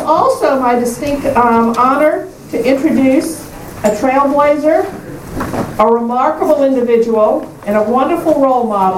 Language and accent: English; Columbia, South Carolina, United States; I'm from Columbia, South Carolina